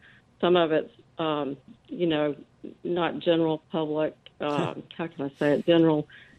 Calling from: Moreland, Georgia, United States; I'm calling from Moreland, Georgia, from the Louis Brizard Museum.

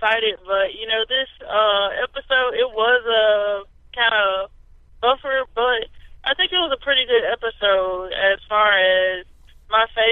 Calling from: Columbia, Mississippi, United States; I'm calling from Columbia, Mississippi.

